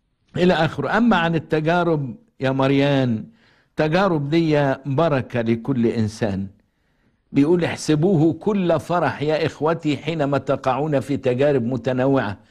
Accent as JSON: {"language": "Arabic", "country": "Egypt", "said": "ذاكر كنيستك في بلادنا مصر واسمك في العالم كله يا رب"}